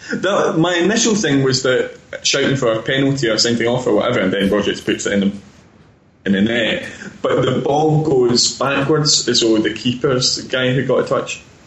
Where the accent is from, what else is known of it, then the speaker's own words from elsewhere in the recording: South East England, United Kingdom; I grew up in Buckinghamshire, just outside England.